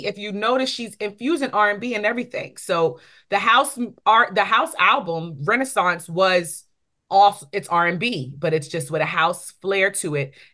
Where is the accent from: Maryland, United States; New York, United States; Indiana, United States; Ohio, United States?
New York, United States; New York City; But we're from New York City, y'all.